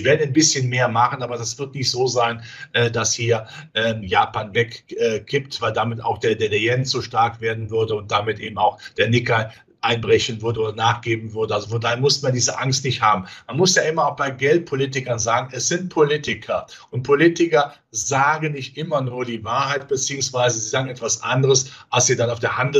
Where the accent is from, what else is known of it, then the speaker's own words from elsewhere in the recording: Rhineland, Germany; Ja gut, ich bin Rheinländer, da gilt man als verrückt